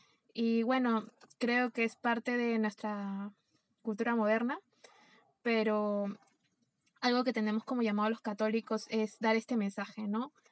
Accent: Peru; al menos en mi país, en Perú, quise desde joven buscar

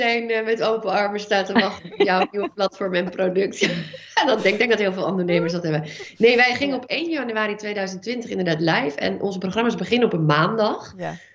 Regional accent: North Holland, Netherlands; Judith en ik zijn oud-collega's van elkaar. En ik kom uit de kop van Noord-Holland vandaan.

